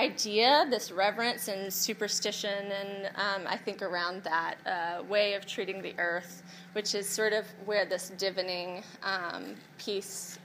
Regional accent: Alabama, United States; a terrain of where I grew up in North Alabama.

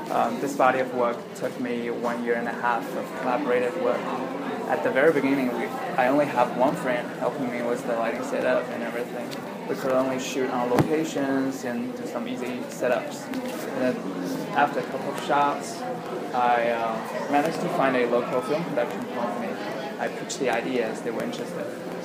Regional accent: Shanghai, China; English is a second language; now in United States; I came originally from Shanghai, China. I received my bachelor degree from Shanghai Institute of Visual Art at 2012.

